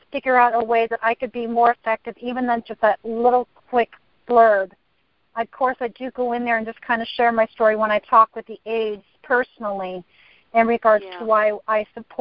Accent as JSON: {"language": "English", "town": "Sacramento", "region": "California", "country": "United States", "said": "I'm from Sacramento."}